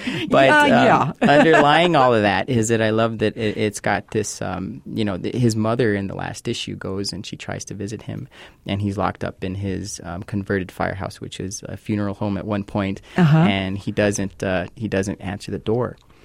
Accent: El Paso, Texas, United States; I'm from El Paso.

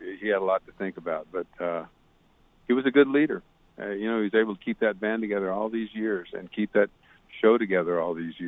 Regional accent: Texas, United States; I'm from Texas originally when I was a kid, so I'd heard of … The Landing

